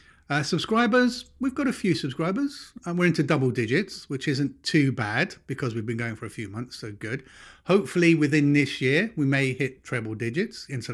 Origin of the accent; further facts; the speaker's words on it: United Kingdom; I'm a Brit.